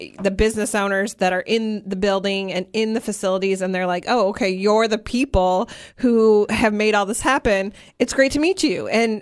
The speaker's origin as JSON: {"language": "English", "region": "Michigan", "country": "United States", "tie": "born or raised there", "said": "I grew up in Michigan, and I didn't know any, I don't think I knew any business owners in the area that I grew up in."}